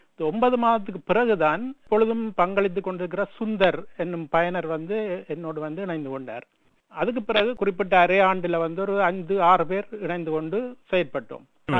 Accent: Jaffna, Northern Province, Sri Lanka; நான் யாழ்ப்பாண நகரப்பகுதியில் இருக்கிற வண்ணார்பண்ணை நான் பிறந்து வளர்ந்த இடம். அதே இடத்துல இருக்கிற வைத்தீஸ்வர வித்தியாலயம் என்ற பாடசாலையில தான் நான் என்னுடைய முழு பள்ளி கல்வியையும் பெற்றுக்கொண்டேன்.

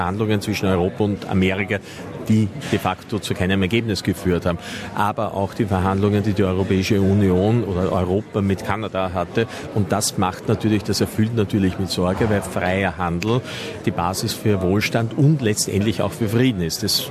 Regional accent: Austria; ich persönlich, auch als Wirtschaftsmann, aber auch als Österreicher

